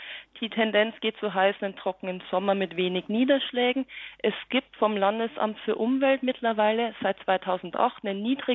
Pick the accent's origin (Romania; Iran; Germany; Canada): Germany; Bavaria; Ich komme aus dem Bayerischen Wald.